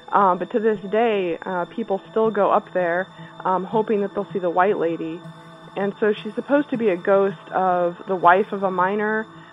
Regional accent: Utah, United States; I grew up in Utah, central Utah, near a town called Helper.

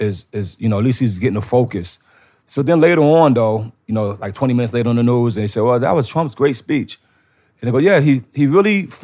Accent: New York, United States; I'm from New York, so I know how he's talking. To me, I don't hear the ego. I'm like, that's New York, man.

